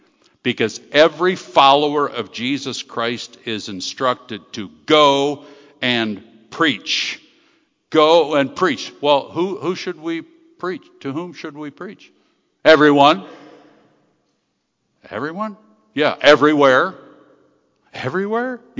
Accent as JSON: {"language": "English", "town": "Mildmay", "region": "Ontario", "country": "Canada", "tie": "born or raised there", "said": "the little town I grew up in Canada, Mildmay, Ontario, they had a little weekly newspaper"}